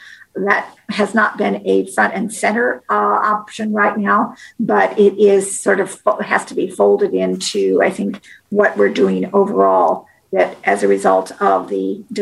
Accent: Oregon, United States; now in Washington, United States; I came to Washington because I knew that there were no opportunities for young women in politics in my home state of Oregon.

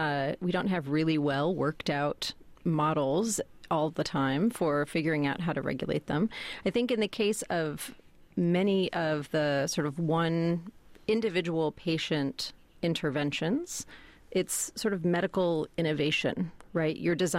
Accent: Baltimore, Maryland, United States; There's one in my hometown of Baltimore.

